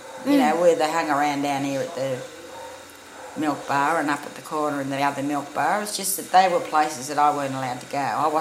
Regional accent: Helensburgh, New South Wales, Australia; We grew up in Helensburg where there were only whites, and I was a little bit funny about it. I knew that I had Aboriginal, I was an Aboriginal then

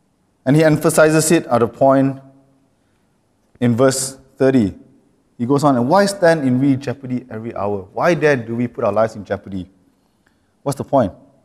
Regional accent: Malaysia; We live in a very comfortable country. I grew up in Malaysia. It was pretty comfortable, let's put it that way.

